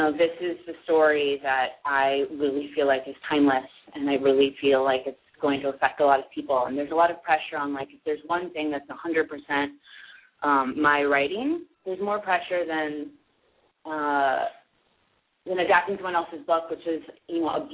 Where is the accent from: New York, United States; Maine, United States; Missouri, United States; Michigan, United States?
Missouri, United States; I think I was a natural. I did it. I am from Missouri, so, you know.